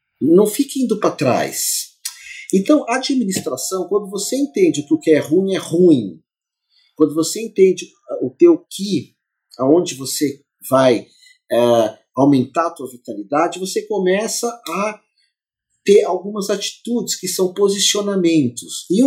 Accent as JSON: {"language": "Portuguese", "region": "São Paulo", "country": "Brazil", "tie": "born there", "said": "Eu nasci em Moema, que é um bairro de São Paulo."}